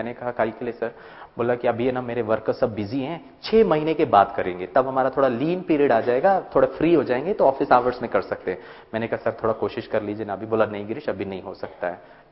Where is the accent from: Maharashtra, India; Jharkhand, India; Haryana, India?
Maharashtra, India; Thane; मैं थाने मुंबई से हूं, थाने बेलापुर इंडस्ट्रियल एस्टेट है।